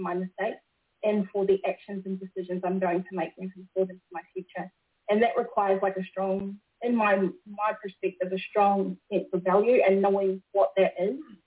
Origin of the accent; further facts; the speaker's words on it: New Zealand; And my people, I'm raised majority of around my Māori people who are in New Zealand. We're basically the same. We jump on across the sea often.